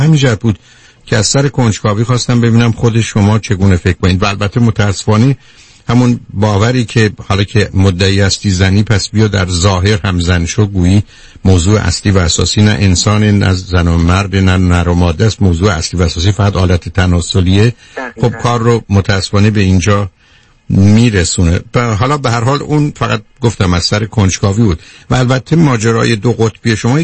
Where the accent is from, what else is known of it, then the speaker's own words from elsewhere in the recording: Iran; now in Los Angeles, United States; من به لس آنجلس وقتی از ایران آمدم وارد شدم، یعنی تقریبا 47 سال قبل،